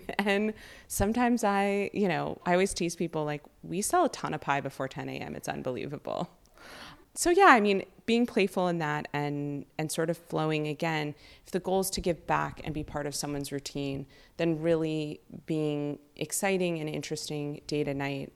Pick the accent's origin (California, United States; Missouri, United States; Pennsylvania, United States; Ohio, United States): California, United States; Los Angeles; I grew up in Los Angeles where, you know, when you ate vegetarian, whether it's at a restaurant or in your home, you know, we didn't call it Meatless Monday.